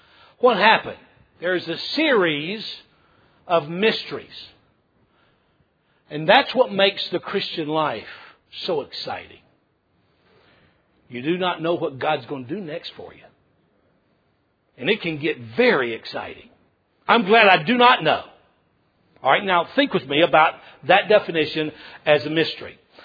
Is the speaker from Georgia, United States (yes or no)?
yes; Georgia, United States; Growing up in Middle Georgia, fifth in the family, never being the star football player